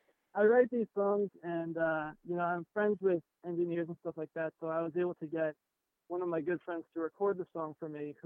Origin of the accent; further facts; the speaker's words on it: New York, United States; We're from Long Island, which is we're about an hour outside of the city.